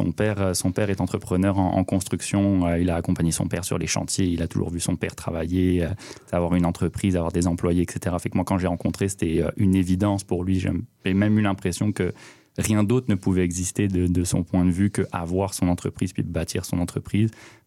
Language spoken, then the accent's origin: French; Tahiti, Windward Islands, French Polynesia; also born or lived in France; now in Montreal, Canada; Français, immigré à Montréal depuis 10 ans, bientôt 11. Je suis né en France. J'ai grandi sur la petite île de Tahiti en Polynésie française, pas très loin de Bora Bora, que beaucoup de gens connaissent. J'ai immigré à Montréal en 2013.